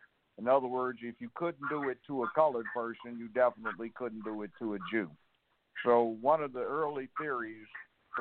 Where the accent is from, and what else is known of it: Memphis, Tennessee, United States